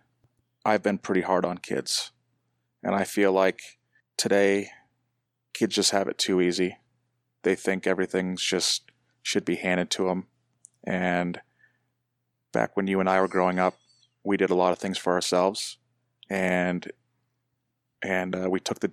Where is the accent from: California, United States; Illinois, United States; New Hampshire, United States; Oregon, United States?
New Hampshire, United States; So growing up in New Hampshire, I pretty much had three sports that I enjoyed playing